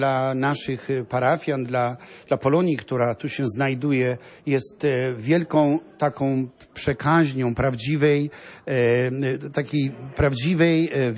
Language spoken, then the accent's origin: Polish; Sulisławice, Świętokrzyskie Voivodeship, Poland; now in Chicago, United States; pochodzę z parafii Matki Bożej Bolesnej, Sulisławskiej, pięknej ziemi sandomierskiej